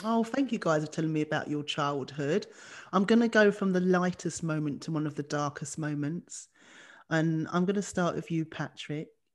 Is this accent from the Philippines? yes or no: no; Mitcham, London, United Kingdom; so I grew up around Mitcham. So I know Fulham quite well.